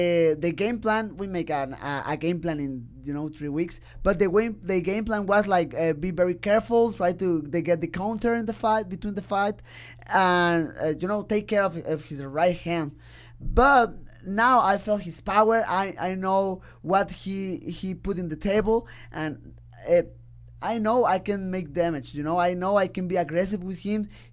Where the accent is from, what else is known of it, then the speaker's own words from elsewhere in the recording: Mexico; English is a second language; He's strong, but I'm a kid from Mexico, and I have heart, definitely.